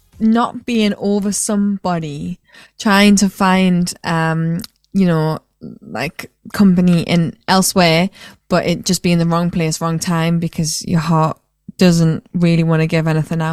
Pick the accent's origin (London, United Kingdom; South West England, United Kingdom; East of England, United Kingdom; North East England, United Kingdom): North East England, United Kingdom; I'm originally from County Durham in the northeast